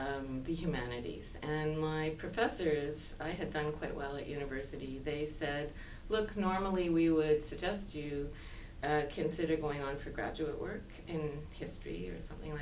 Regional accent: Quebec, Canada; I was born and raised in Quebec in the Eastern Townships, beautiful area. My parents were both from Nova Scotia. They moved to the Eastern Townships of Quebec after World War II, I believe mainly for economic reasons.

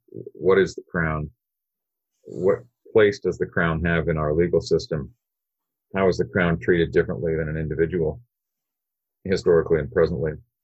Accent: West Coast, Canada; So I was born and raised on the West Coast, so it wasn't so much a matter of ending up here.

